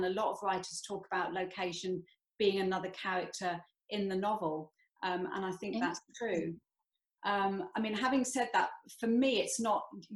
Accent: England, United Kingdom; now in Scotland; And obviously I'm English as well, you know, living in Scotland.

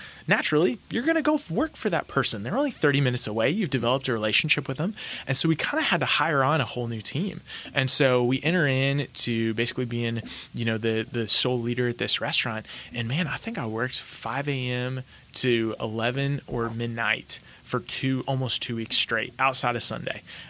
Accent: Nebraska, United States; Like, for example, I grew up in Nebraska. I'm a big Cornhusker fan.

